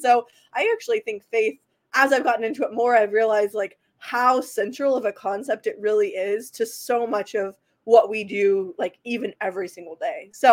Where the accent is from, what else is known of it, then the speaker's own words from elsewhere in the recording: Kansas, United States; So I'm from Kansas, so I'm a fan for sure.